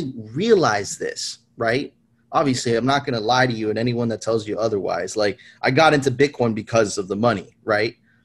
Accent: Miami, Florida, United States; I grew up in Miami, bro.

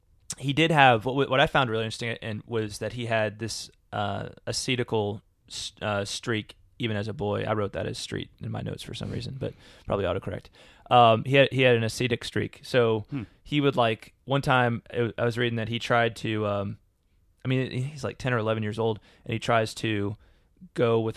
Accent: United States; being an American who's never actually been to England.

